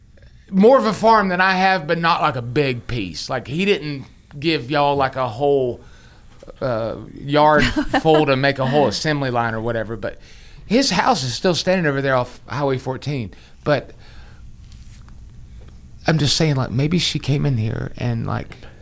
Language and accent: English; Germany; English is a second language; in 15 years, all farmland in Greer will go to BMW, my home country car.